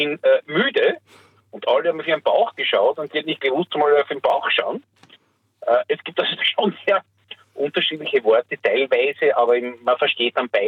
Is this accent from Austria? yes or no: yes; Vienna, Austria; born there; ich bin 1958 geboren in Wien und meine Eltern waren beide stammen aus Kroatien in burgenländischen Ortschaften.